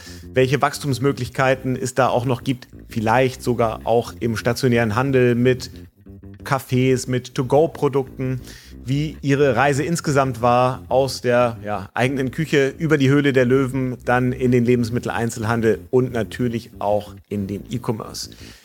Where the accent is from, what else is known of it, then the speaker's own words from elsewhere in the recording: Hamburg, Germany; Ich bin ja aufgewachsen hier in Hamburg.